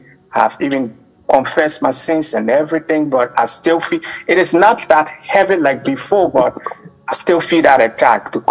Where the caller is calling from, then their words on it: Fort Worth, Texas, United States; I'm calling from Fort Worth, Texas.